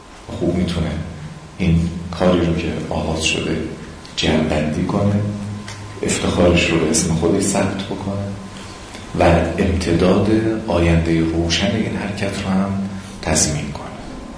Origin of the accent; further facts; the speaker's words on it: Iran; خوشبختیم که ما فرزند ایرانیم و در مرکز ثقل تحولات معاصر داریم زندگی میکنیم.